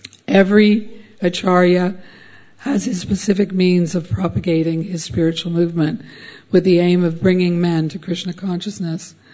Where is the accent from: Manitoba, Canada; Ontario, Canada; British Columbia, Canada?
Manitoba, Canada; Winnipeg; when I returned to my hometown in Canada, Winnipeg, Canada